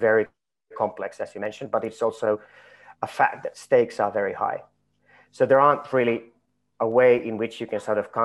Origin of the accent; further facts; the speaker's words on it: Finland; I'm from Finland and I live in Finland